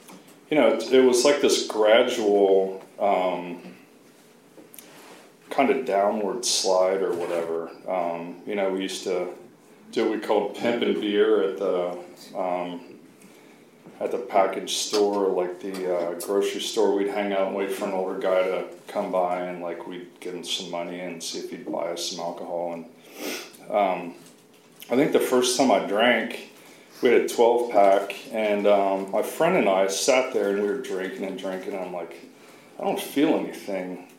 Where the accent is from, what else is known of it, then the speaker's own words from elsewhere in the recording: Ohio, United States; So I grew up in Ohio. I was a kid, like, you know, kind of beaver cleaver family.